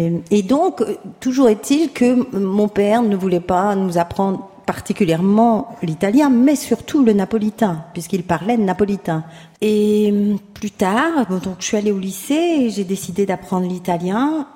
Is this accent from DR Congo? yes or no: no; Marseille, Provence-Alpes-Côte d'Azur, France; on habitait au rez-de-chaussée chez nous à Marseille